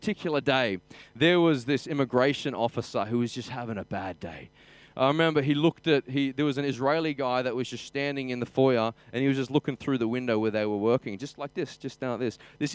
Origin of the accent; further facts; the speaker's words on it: Australia; I trying to lighten it as an Aussie, and I crack a joke